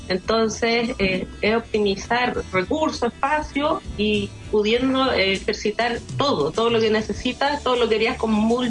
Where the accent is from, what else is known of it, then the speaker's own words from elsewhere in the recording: Chile; Entonces, dada la pandemia, como muchos chilenos, nos tocó quedar sin trabajo.